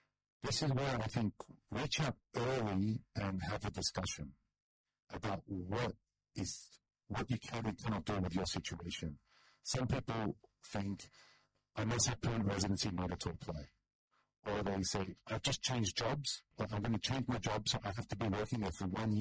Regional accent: Australia; I'm from Australia

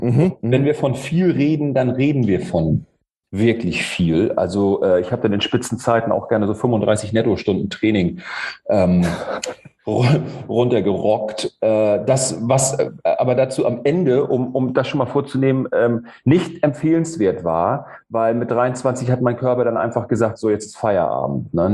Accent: Neumünster, Schleswig-Holstein, Germany; Und dann war in meiner Heimatstadt Neumünster im Norden Deutschlands, das war dann so eine kleine Triathlon-Hochburg

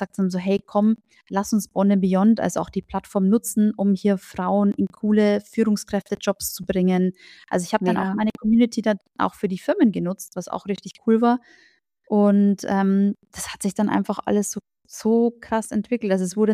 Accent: Bavaria, Germany; bei uns in Bayern und auch da, wo ich herkomme, Regensburg, München, die Ecke

